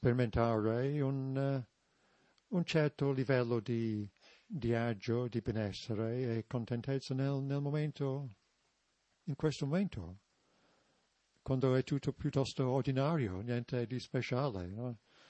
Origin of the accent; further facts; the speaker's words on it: England, United Kingdom; Italian is a second language; So, essendo inglese sono più abituato